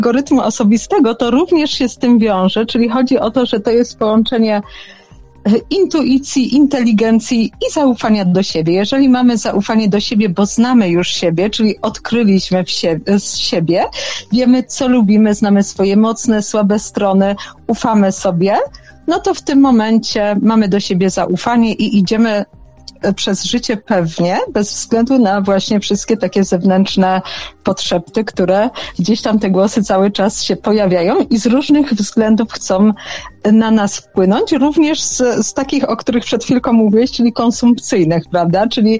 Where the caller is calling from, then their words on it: Katowice, Silesian Voivodeship, Poland; pozdrawiam z Katowic.